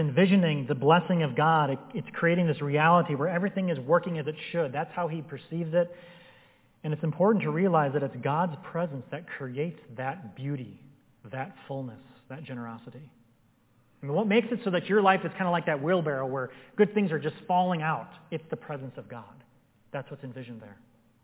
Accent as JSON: {"language": "English", "region": "Wisconsin", "country": "United States", "tie": "born or raised there", "lives_now": "Colorado, United States", "said": "I was born and raised in Wisconsin. Grass just grows all the time there. We didn't have sprinkler systems. I realized when I moved to Colorado that if you don't have a sprinkler system on your yard, you won't have grass."}